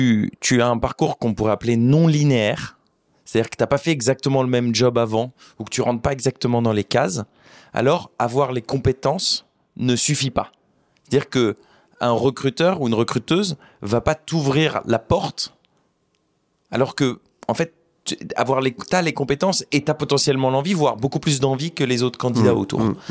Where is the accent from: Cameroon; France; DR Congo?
France; Beauvais, Hauts-de-France; J'ai grandi à Beauvais, tu vois, dans l'Oise. Ma mère est égyptienne, sa famille italienne-libanaise, mon père est français.